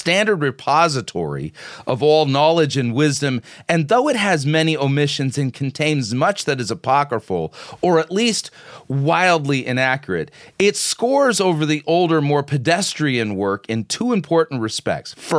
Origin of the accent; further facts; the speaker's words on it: United States; Now, being an American, there's only so far that I can go with this because British comedy is like not my natural comedic language.